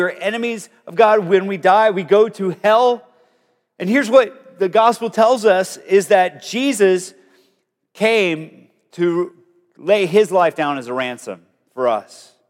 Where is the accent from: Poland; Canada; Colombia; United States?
Colombia; I grew up in South America, in Colombia, where people were getting kidnapped a lot when I was in my childhood.